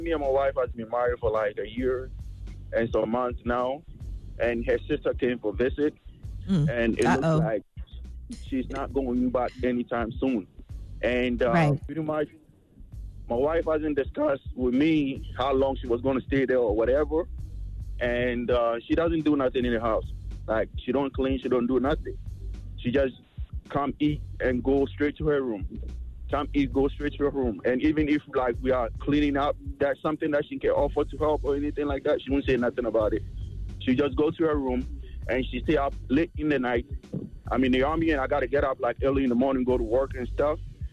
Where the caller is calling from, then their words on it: Fort Bragg, North Carolina, United States; I'm calling from Fort Bragg, North Carolina.